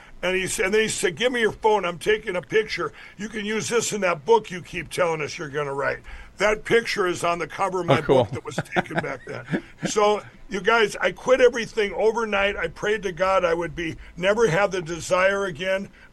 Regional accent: Chaska, Minnesota, United States; also born or lived in Mankato, United States; I was born in Mankato, Minnesota, but my mom and dad divorced. Divorces weren't common. I was 7 years old. I got moved to Chaska.

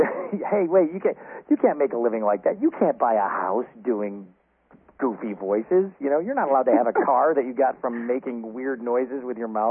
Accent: Syracuse, New York, United States; in at least in my hometown of Syracuse, New York

